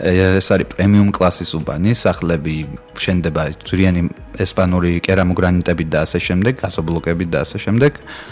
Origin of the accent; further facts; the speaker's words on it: United States; now in Georgia; მე გავიზარდე ამერიკაში, სკოლა, უნივერსიტეტი დავამთავრე ამერიკაში, განათლებით ფინანსისტი ვარ და სულ რაღაც 2 წელზე ცოტა მეტი რაც დავბრუნდი საქართველოში